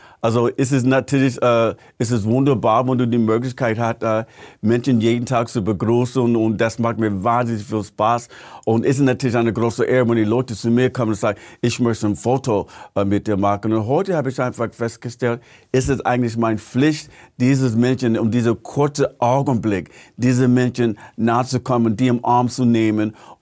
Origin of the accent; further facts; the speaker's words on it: Missouri, United States; born there; German is a second language; Also auf mein Geburtsurkunde in Missouri.